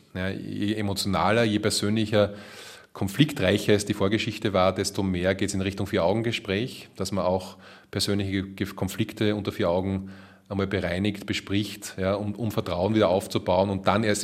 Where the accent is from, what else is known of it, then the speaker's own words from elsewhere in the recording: Lower Austria, Austria; dass Wien andere Regeln hat als Niederösterreich, wo ich herkomme.